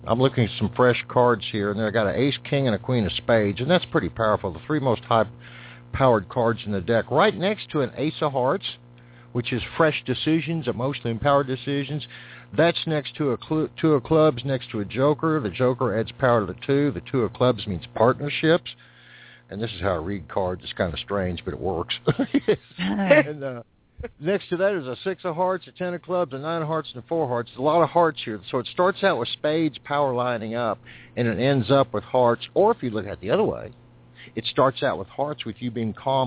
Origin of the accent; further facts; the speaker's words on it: Texas, United States; I'm from Texas, folks. I've lived long. So I try to not sound Southern, but it becomes creature habit.